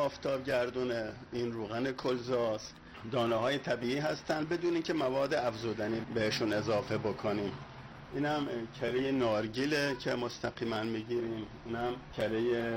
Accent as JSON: {"language": "Persian", "town": "Shushtar", "region": "Khuzestan", "country": "Iran", "said": "بنده اصالتاً خوزستانی هستم، شهرستان شوشتر."}